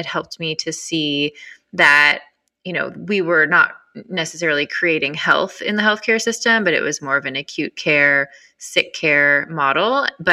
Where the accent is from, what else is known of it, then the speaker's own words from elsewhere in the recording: Michigan, United States; And I, kind of short story on how I got here, I grew up in Michigan.